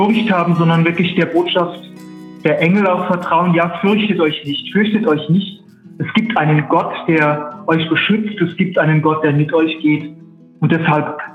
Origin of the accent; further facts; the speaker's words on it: Odenwald, Germany; nach Hause zu fahren, dort wo ich herkomme, in den Odenwald